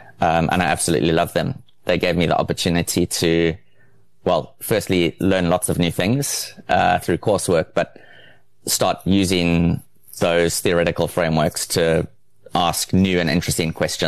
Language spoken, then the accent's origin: English; Durban, KwaZulu-Natal, South Africa; I grew up in Durban, KwaZulu-Natal, South Africa. My family lived very close to Durban's very big harbor